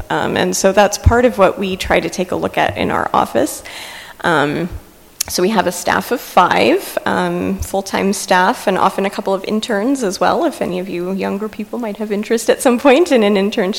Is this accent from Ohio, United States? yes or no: yes; Ohio, United States; I'm from Holmes County, Ohio, originally. I grew up in probably one of the least political families that I know, in a church that never talked politics